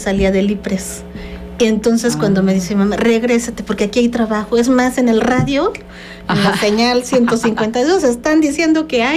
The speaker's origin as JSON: {"language": "Spanish", "town": "Zacatepec", "region": "Morelos", "country": "Mexico", "tie": "born or raised there", "said": "Yo soy de Zacatepec."}